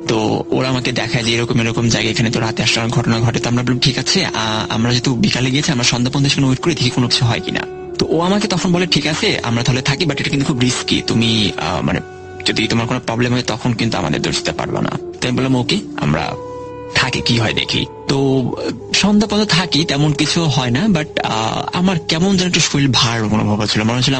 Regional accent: Dhaka, Dhaka Division, Bangladesh; কারণ ছোট থেকে আমি ঢাকায় বড় হয়েছি।

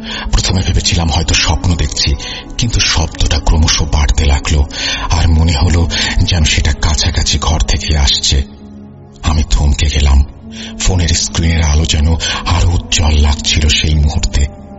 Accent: Kaptai, Chittagong Division, Bangladesh; বলছি রাঙামাটির কাপ্তাই থেকে। আমার গ্রামের বাড়ি নোয়াখালী জেলায়। বাবার চাকরির সূত্রে আমরা রাঙামাটির কাপ্তাইয়ে বড় হয়েছি। গ্রামের বাড়িতে খুবই কম যাওয়া হয় আমাদের।

